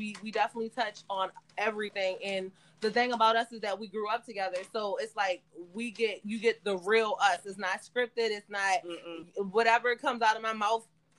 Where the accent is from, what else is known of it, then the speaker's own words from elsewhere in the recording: Annapolis, Maryland, United States; we're from Maryland, so we linked up with another podcast from our hometown, Annapolis